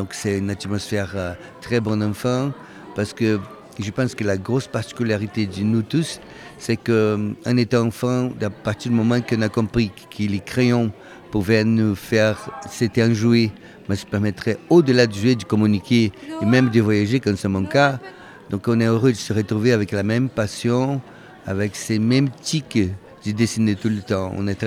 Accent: Brazil; French is a second language; moved away as an adult; now in France; je suis français et brésilien. Je suis arrivé en France à l'âge de 30 ans.

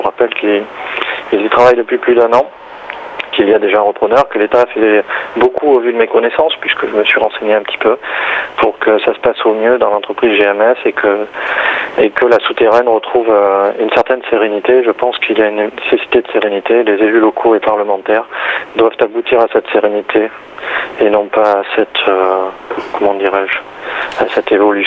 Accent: Nouvelle-Aquitaine, France; Pour ma part, moi je suis de la Corrèze

